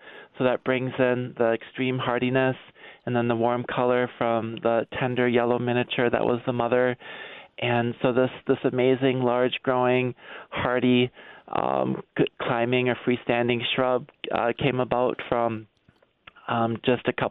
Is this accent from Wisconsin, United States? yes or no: yes; Milwaukee, Wisconsin, United States; When I was a kid growing up in the Milwaukee area